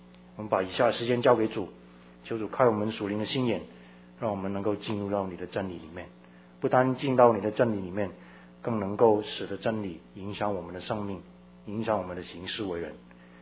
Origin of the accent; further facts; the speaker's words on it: Hong Kong; 我从小在香港长大，我太太在台湾长大